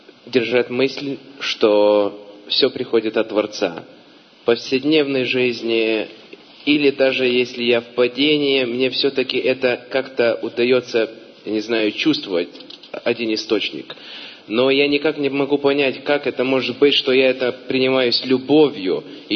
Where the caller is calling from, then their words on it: Lithuania; я из Литвы.